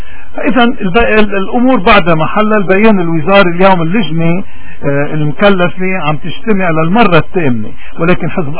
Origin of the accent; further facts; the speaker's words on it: Lebanon; رح بيكون عندنا بلبنان 4 ملايين سوري، يعني مساوي لعدد اللبنانيين واكثر